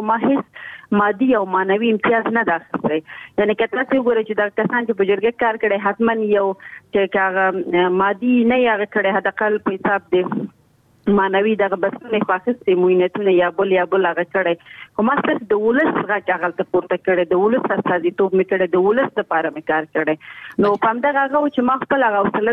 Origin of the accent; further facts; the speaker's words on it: Nangarhar, Afghanistan; ځکه چې مونږ دواړه د ننګرهار یو